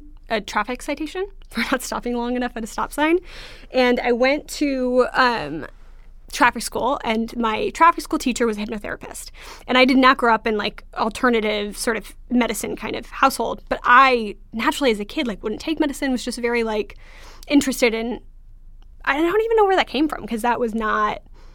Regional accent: California, United States; My parents are not very hippie. I grew up in Orange County.

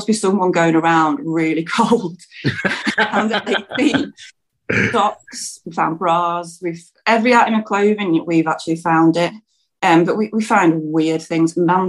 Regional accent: Blackpool, North West England, United Kingdom; I'm not from here. I'm from Blackpool.

